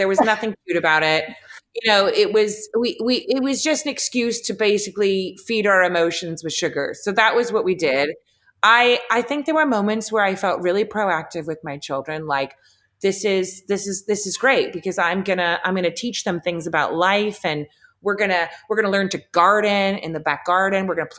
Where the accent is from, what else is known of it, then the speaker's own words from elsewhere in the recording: Los Angeles, California, United States; I was conceived there and I was forcefully birthed there against my will. So, you know, LA's always been home to me.